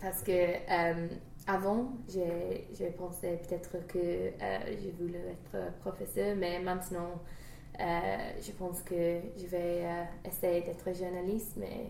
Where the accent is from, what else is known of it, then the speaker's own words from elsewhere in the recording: South East England, United Kingdom; French is a second language; il y a des jumelles qui viennent de Kent et moi je viens de Kent aussi.